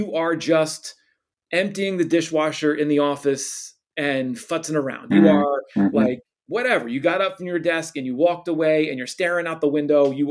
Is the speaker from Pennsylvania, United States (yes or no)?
yes; Philadelphia, Pennsylvania, United States; You know, coincidentally, I'm from Philadelphia, but they had this cool display in their lobby of Wilt Chamberlain's 100-point game